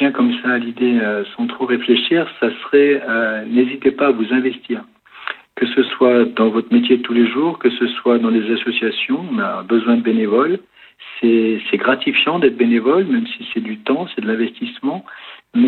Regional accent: Grenoble, Auvergne-Rhône-Alpes, France; je suis natif de Grenoble, hein, et en fait, quand on a eu les enfants, eh ben, on se voyait un peu plus à la campagne qu'en ville, et bon, du coup, ça a été un choix de vie. Et depuis 2003, on est là.

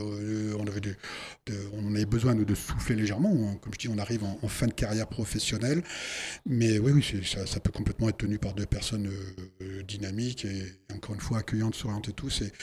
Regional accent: Clermont-Ferrand, Auvergne-Rhône-Alpes, France; Je suis Clermont-Ferrand, je suis Auvergnat, avec des gens proches entre eux

